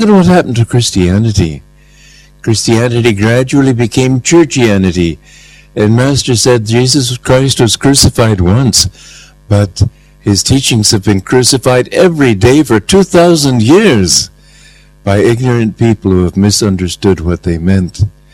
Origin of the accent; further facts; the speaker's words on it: Romania; I grew up on the English system of education. In Romania, we had a book called Our Island Story